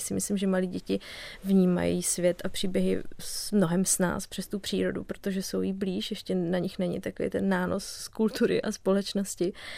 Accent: Plzeň, Plzeň Region, Czechia; also born or lived in Prague; protože jsem z Plzně

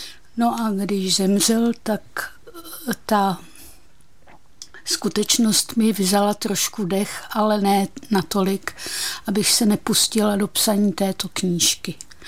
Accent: Tábor, South Bohemian Region, Czechia; now in Pardubice, Czech Republic; A já jsem sem přišla v roce 76, my jsme oba z Tábora, takže to nás svedlo

